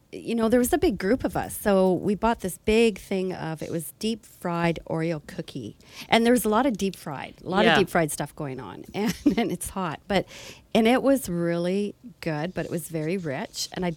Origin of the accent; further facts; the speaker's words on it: Alberta, Canada; Like, I have to say, I grew up in Alberta, and there's nothing like Alberta beef.